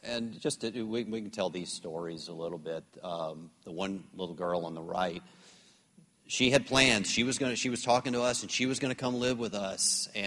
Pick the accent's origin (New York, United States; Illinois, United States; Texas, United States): Texas, United States; I said, look, I'm from Texas. If I don't know how to grill, something's wrong, you know.